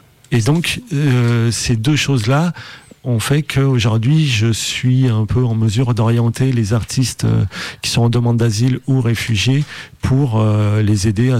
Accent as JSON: {"language": "French", "region": "Auvergne-Rhône-Alpes", "country": "France", "tie": "born or raised there", "said": "je suis sur la région lyonnaise depuis un bon petit moment maintenant. Moi, je viens des monts du Lyonnais au départ, des coteaux du Lyonnais, donc à une trentaine de kilomètres sur l'ouest de Lyon. Et puis donc j'ai grandi plutôt en milieu rural."}